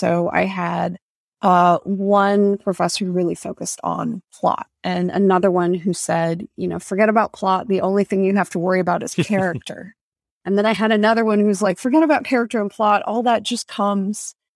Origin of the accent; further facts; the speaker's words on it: Tampa, Florida, United States; I'm Dominican American, and when I grew up in Tampa, so many of the stories that felt really rich like that to me were stories from the island, from the Dominican Republic.